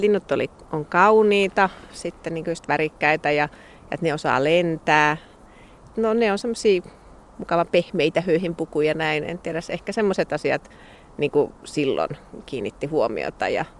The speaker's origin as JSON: {"language": "Finnish", "town": "Järvenpää", "region": "Uusimaa", "country": "Finland", "said": "Mä oon siis Järvenpäästä kotoisin ja siellä sitten olin hoidossa maaseudulla ennen kouluikää."}